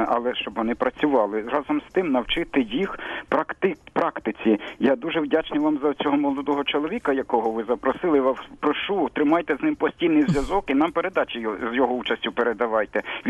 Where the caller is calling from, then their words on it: Kyiv, Ukraine; із Києва, батько трьох студентів.